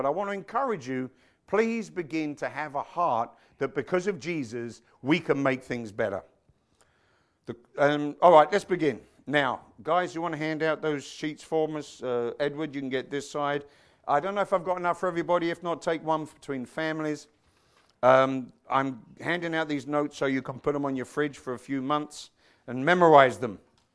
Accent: London, United Kingdom; Growing up in London, I went to a grammar school, a very, one of them snooty schools.

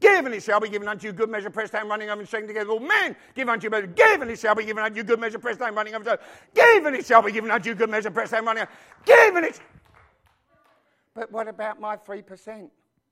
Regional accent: England, United Kingdom; I'm an Englishman

